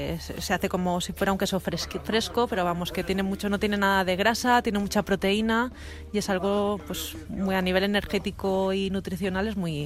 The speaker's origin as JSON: {"language": "Spanish", "town": "Alicante", "region": "Valencian Community", "country": "Spain", "lives_now": "Biscay, Spain", "said": "vengo de Alicante. Llevo 3 años aquí en Vizcaya"}